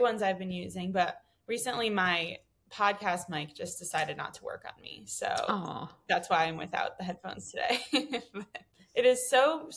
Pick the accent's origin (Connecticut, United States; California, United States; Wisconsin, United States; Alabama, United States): Connecticut, United States; I'm from Connecticut.